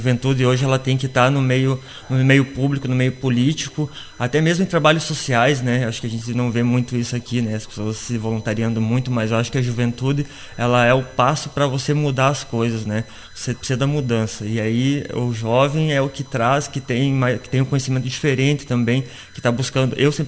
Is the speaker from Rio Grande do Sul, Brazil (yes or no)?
yes; Iraí, Rio Grande do Sul, Brazil; tenho 31 anos, sou natural aqui de Iraí mesmo, né? Ali do bairro Engarrafamento, que agora é o bairro Vila Nova.